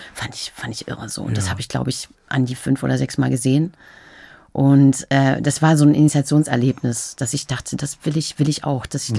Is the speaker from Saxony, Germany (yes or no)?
yes; Dresden, Saxony, Germany; Ich stamme aus Dresden